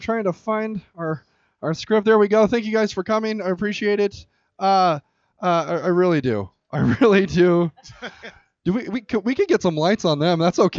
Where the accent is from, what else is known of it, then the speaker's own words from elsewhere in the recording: Sacramento, California, United States; I'm from Sacramento, so I feel it's worse.